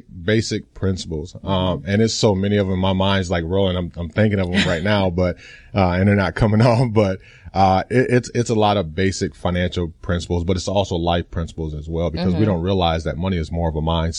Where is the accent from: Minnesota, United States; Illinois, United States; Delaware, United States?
Minnesota, United States; St. Paul; You know, I grew up in St. Paul, Minnesota, to a single mother, fatherless.